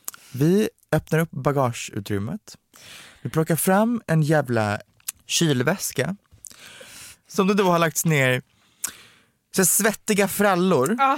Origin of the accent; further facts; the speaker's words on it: Romania; first language Hungarian; now in Sweden; Vi pratar ungerska, så vi är ungersktalande från Rumänien, för er som inte har hängt med.